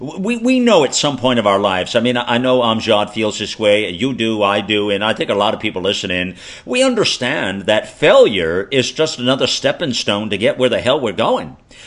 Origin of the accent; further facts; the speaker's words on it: the South, United States; I was from the South, you know.